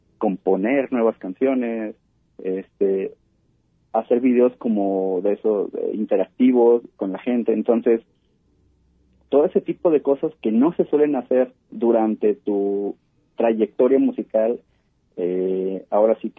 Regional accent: Autlán, Jalisco, Mexico; son puras personas de Autlán, no hay así como que ahorita gente de aquí de Guadalajara, somos puros autlenses

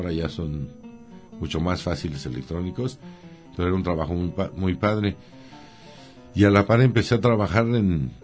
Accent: Querétaro, Mexico; yo soy originario de Querétaro, una tierra muy taurina

